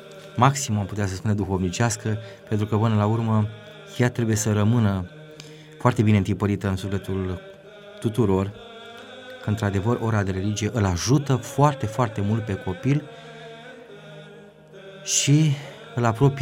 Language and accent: Romanian; Romania; suntem români, suntem creștini aici de 2000 de ani și nu trebuie să ne dezicem de trecutul nostru.